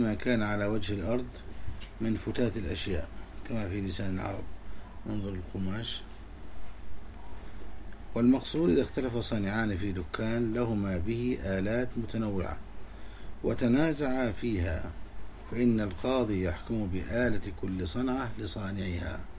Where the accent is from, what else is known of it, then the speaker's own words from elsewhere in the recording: Egypt; وعندنا في مصر يعني معروفا في عرف الناس